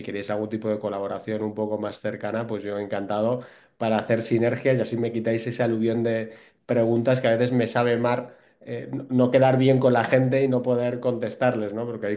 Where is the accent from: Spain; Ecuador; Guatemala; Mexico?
Spain; Bilbao, Basque Country; Yo soy de Bilbao y obviamente cuando empiezas a progresar en tu trabajo y sobre todo en el sector financiero y quieres hacer más cosas, el destino natural es ir a Madrid